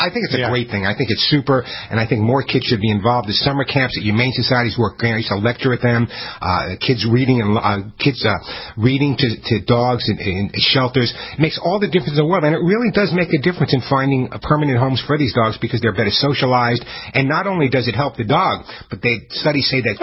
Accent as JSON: {"language": "English", "town": "Bronx", "region": "New York", "country": "United States", "said": "Originally, yeah. Originally from the Bronx, yeah."}